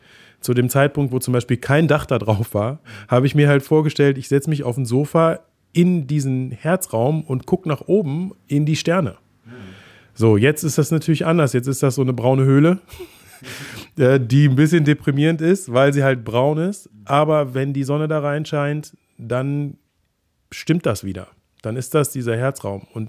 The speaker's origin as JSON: {"language": "German", "town": "Wuppertal", "region": "North Rhine-Westphalia", "country": "Germany", "tie": "born or raised there", "said": "Ich komme aus dem Bergischen, bin in Wuppertal geboren und meine Großeltern oder Urgroßeltern, die wohnten in Solingen."}